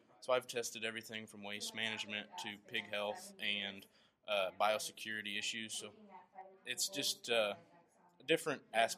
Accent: Syracuse, Nebraska, United States; from Syracuse FFA chapter in Syracuse, Nebraska.

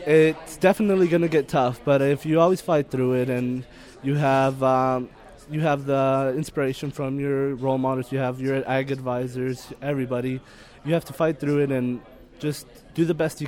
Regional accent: Madera, California, United States; Well, I was born and raised in Madeira, California

